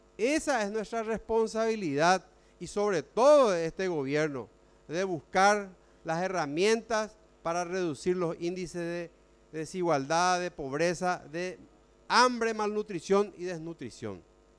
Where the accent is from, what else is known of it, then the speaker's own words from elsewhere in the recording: Paraguay; realmente como paraguayo me avergüenza esta situación.